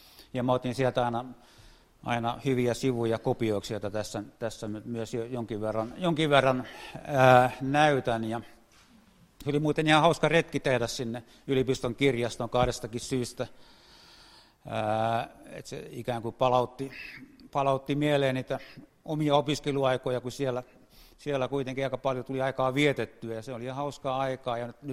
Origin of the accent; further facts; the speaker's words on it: Vaasa, Ostrobothnia, Finland; Mä oon Vaasasta lähtöisin.